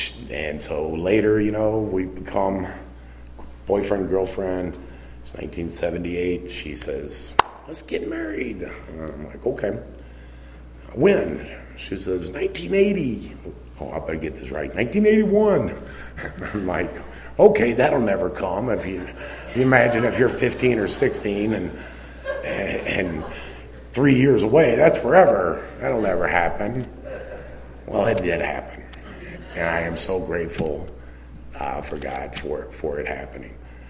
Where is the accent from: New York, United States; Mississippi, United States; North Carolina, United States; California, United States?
Mississippi, United States; And I'm a boy from Mississippi, and I'm looking, and I'm seeing this water turn.